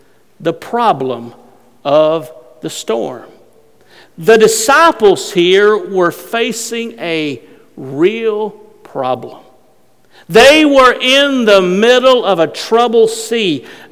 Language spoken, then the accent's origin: English; Alabama, United States; I grew up in North Alabama, and I did a lot of fishing on the Tennessee River as I was growing up.